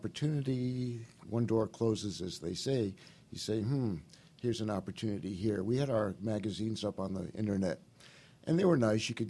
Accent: Rhode Island, United States; I'm from Rhode Island originally, and I've been in printing and publishing most of my life.

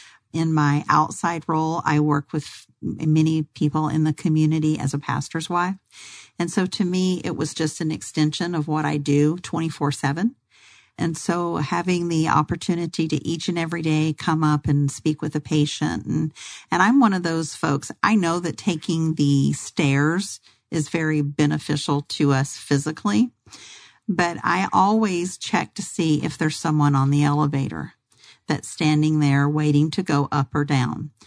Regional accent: the South, United States; You know, I'm from the South, so wherever I can just say, hey, how are y'all doing today?

